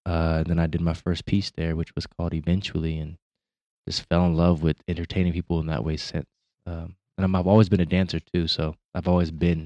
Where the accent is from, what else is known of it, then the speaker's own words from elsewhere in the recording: Sacramento, California, United States; So I'm from South Sac in Elder Creek, and my house was the spot.